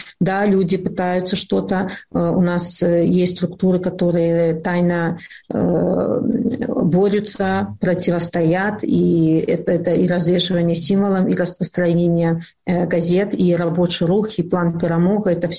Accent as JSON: {"language": "Russian", "country": "Belarus", "said": "Я просто знаю, как белорусы поддерживают друг друга"}